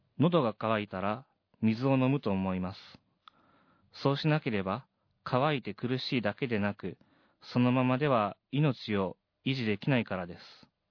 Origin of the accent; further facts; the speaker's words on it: Kobe, Hyogo, Japan; moved away as an adult; 当時私の実家は神戸市北区の鈴蘭台というところにありましたが、大学は京都府にある大学に進み、京都内で一人暮らしを始めました。